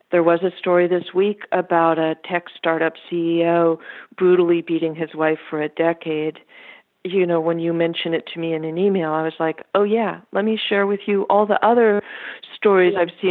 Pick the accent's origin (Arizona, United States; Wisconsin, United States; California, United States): California, United States; I grew up in the Bay Area. I used to be really proud of being from here.